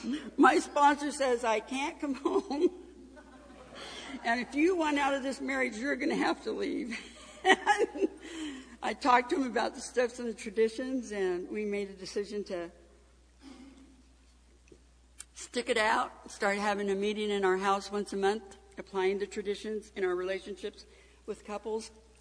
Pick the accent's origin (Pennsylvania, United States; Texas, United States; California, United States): California, United States; now in Georgia, United States; I grew up in California. And I now live in Georgia.